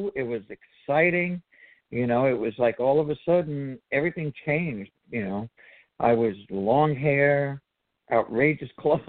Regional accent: Long Island, New York, United States; also born or lived in Brooklyn / Queens; I was it was out in Long Island because that's where I was raised. I was born in Brooklyn

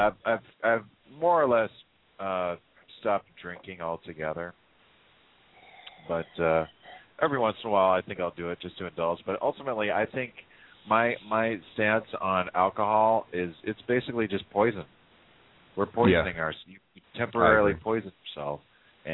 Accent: San Jose, California, United States; The rest of my time has been somewhere in the Bay Area, mostly in the South Bay. I grew up in San Jose.

